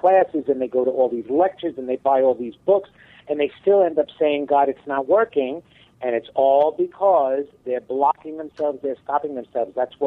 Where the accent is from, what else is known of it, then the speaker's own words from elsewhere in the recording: New York, United States; I'm coming from New York here, so I'm straightforward.